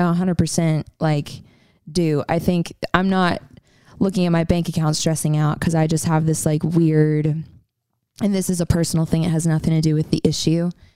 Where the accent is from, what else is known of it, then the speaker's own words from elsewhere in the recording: Virginia, United States; Oh, Virginia.